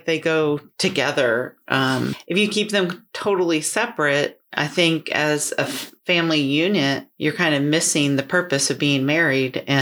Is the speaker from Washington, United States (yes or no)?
no; Wisconsin, United States; And growing up in Wisconsin, it was Vince Lombardi's baby steps to get to the big dream of the Super Bowl